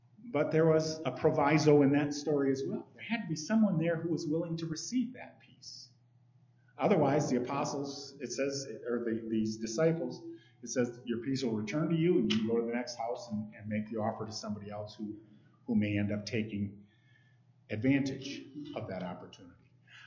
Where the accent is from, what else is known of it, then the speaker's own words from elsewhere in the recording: Grand Rapids, Michigan, United States; I grew up in Grand Rapids, surrounded by the Reformed Church, the Christian Reformed Church, the Protestant Reformed Church, the Dutch Reformed Church, the Reformed, I don't know. There were just Reformed churches all over the place. Very Calvinistic.